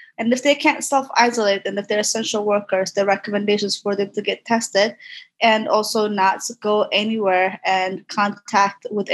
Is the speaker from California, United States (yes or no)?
no; New York, United States; especially as a New Yorker